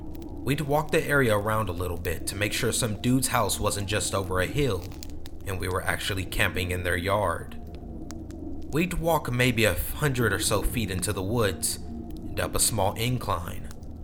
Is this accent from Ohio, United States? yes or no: yes; Ohio, United States; I grew up in Ohio in the 70s, and me and my childhood friend Joe were outside all the time.